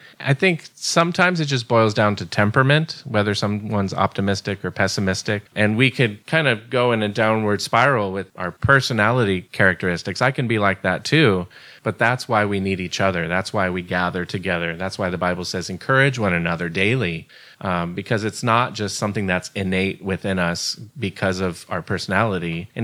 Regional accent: Santa Cruz, California, United States; I grew up here in Santa Cruz

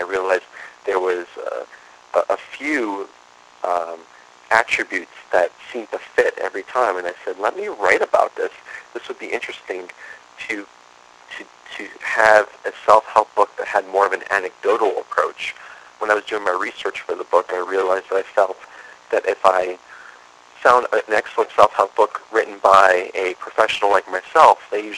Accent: Brooklyn, New York, United States; no, I was born in Brooklyn, closer to Coney Island, and by the time I was 13 years old, I had been shot at, I had been robbed at knife point

